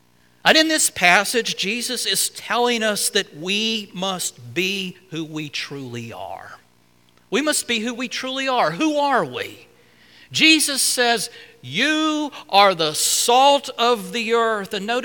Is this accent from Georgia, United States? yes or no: no; Alabama, United States; When I was growing up in Alabama, one of our favorite times as a family was when my mom occasionally would buy a ham that was cured with salt.